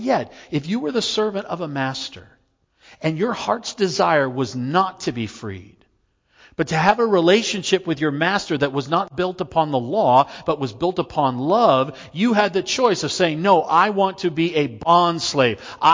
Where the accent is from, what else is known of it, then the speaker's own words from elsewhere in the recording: United States; I am an American, true.